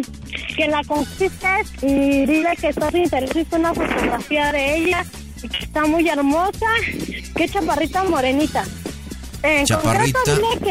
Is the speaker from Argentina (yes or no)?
no; Mexico City, Mexico; now in United States; México, Distrito Federal, Chilanga.